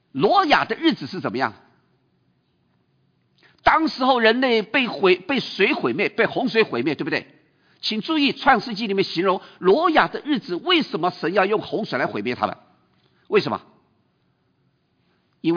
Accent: China; 我们中国人每一次想起这个日本怎么样子，这个在南京大屠杀的时候

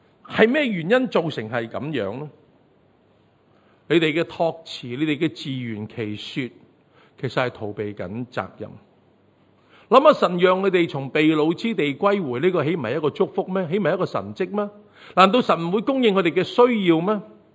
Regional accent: Hong Kong; 今天我们香港人有时候太忙了

